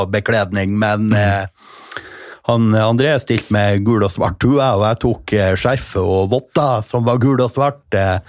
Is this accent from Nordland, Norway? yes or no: yes; Rana, Nordland, Norway; jeg kommer jo fra Rana kommune.